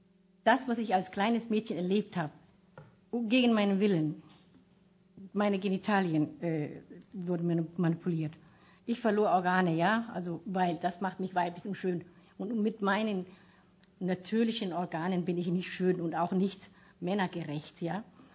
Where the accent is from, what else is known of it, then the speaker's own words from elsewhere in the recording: Bavaria, Germany; Und ich komme aus Bayern, es ist wahnsinnig hart als Frau, schwarz, behindert, weiblich.